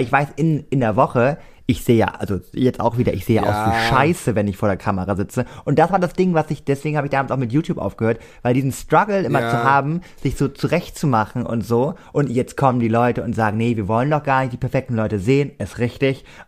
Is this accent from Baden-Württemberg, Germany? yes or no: no; Cuxhaven, Lower Saxony, Germany; also wir haben uns in Cuxhaven, in meiner Heimat, über eine Dating-App kennengelernt.